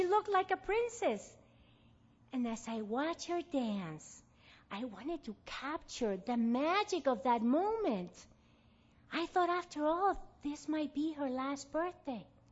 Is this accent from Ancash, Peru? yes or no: no; Lima, Peru; When I was growing up in Lima, Peru, my home always resounded with classical music